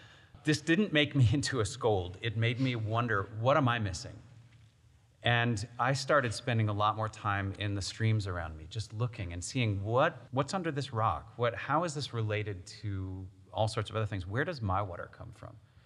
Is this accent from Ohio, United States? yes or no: no; New York, United States; When I was a kid, I grew up in the Catskill Mountains in New York, about 2 hours north of New York City.